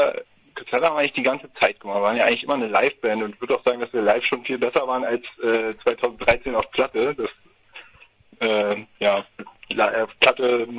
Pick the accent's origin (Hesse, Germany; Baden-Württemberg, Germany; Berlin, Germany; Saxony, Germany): Berlin, Germany; wir kommen aus Berlin. Unterschiedlichste Bezirke. Ich wohne im Wedding.